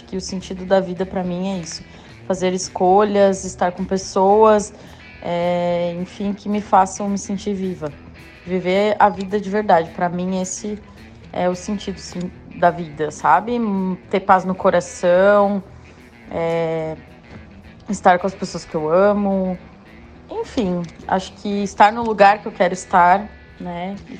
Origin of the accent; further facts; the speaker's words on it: Novo Hamburgo, Rio Grande do Sul, Brazil; moved away as an adult; now in Itajaí, Brazil; para quem não me conhece. Eu tenho 32 anos, moro em Itajaí hoje, atualmente estou morando em Itajaí, mas sou de Novo Hamburgo, né? Cresci em Novo Hamburgo, então estou há 3 anos e meio aqui, quase 3 anos e meio, né?